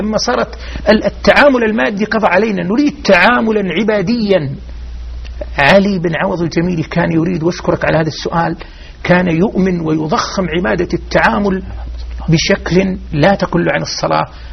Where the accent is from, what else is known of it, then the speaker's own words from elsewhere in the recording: Ar Rass, Al-Qassim, Saudi Arabia; لأن احنا سكننا الحاضرة وأنا ممكن في رابع ابتدائي أو خامس ابتدائي، مدينة الرس مدينتي.